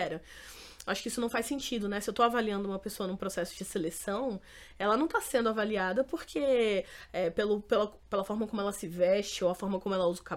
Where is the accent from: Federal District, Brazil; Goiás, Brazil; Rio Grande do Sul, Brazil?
Federal District, Brazil; Brasília; now in São Paulo, Brazil; Eu tenho 33 anos de idade, sou nascida e criada no Distrito Federal, em Brasília. Moro em São Paulo há 12 anos